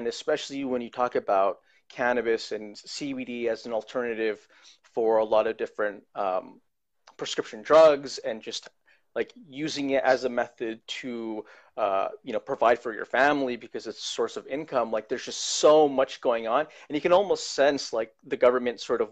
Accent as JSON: {"language": "English", "region": "California", "country": "United States", "lives_now": "Texas, United States", "said": "and I came from California, so it's like, the cannabis culture is just totally different."}